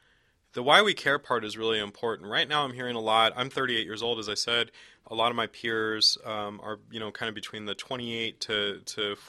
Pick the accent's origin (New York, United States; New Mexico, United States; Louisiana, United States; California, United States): California, United States; I grew up in East County, San Diego, which is kind of a shithole.